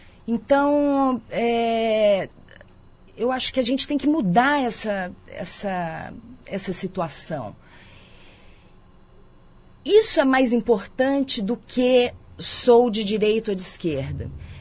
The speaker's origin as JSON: {"language": "Portuguese", "town": "Campinas", "region": "São Paulo", "country": "Brazil", "tie": "born or raised there", "said": "Eu vim para Campinas, eu fiz 4 anos de idade aqui na cidade. E cresci, minha infância foi no Castelo"}